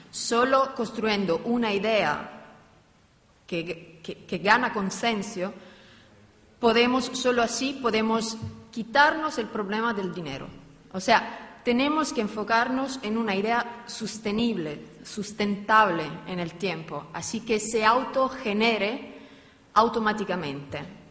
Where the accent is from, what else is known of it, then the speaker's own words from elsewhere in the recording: Italy; Spanish is a second language; Soy italiana. De hecho, esta es mi primera ponencia en español